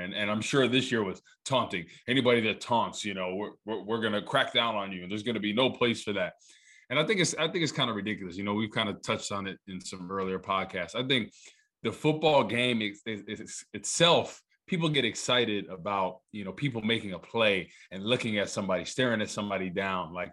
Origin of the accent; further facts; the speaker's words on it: New Jersey, United States; I'm from New Jersey, and there's a lot of Tommy Tough guys we call them.